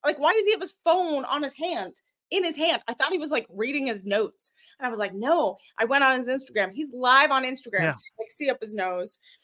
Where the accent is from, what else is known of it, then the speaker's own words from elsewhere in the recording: Australia; accent: Australian; The real DM, Hunk, likes my Australian accent.